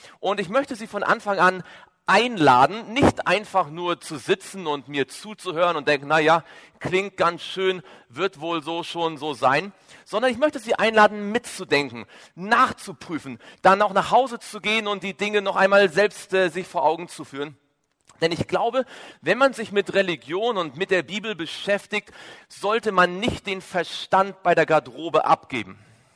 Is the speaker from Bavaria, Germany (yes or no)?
no; Neubukow, Mecklenburg-Vorpommern, Germany; wie Sie an meiner Sprache hören können. Bin ich kein Schweizer und auch nicht mal ein Süddeutscher. Ich komme aus dem hohen Norden Deutschlands, geboren in dieser wunderschönen Stadt hier, die Sie vermutlich nicht kennen. Die Stadt heißt Neubukow, liegt so zwischen Wismar und Rostock